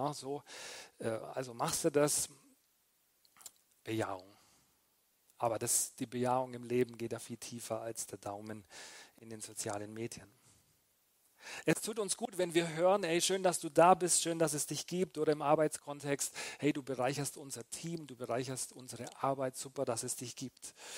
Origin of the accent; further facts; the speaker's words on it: Bavaria, Germany; born there; now in Kaufbeuren, Germany; 49 Jahre alt, seit 22 Jahren verheiratet. Wir haben 3 Kinder, gebürtiger Franke